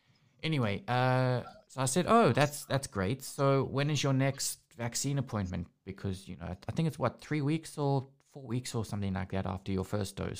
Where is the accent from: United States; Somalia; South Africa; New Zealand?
South Africa; I never used to have this growing up in South Africa.